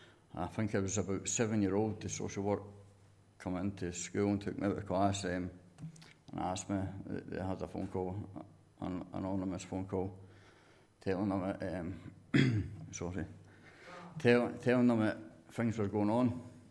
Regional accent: St Andrews, Scotland, United Kingdom; So I grew up in St Andrews in Fife. Come from a big family.

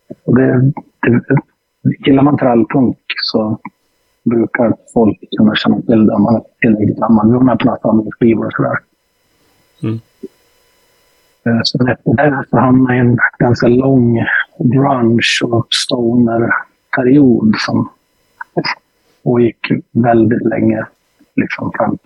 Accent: Mora, Dalarna County, Sweden; also born or lived in Lindesberg; Ja, från början Lindesberg, men sen när jag skulle börja vd-klapp så flyttade jag till Mora.

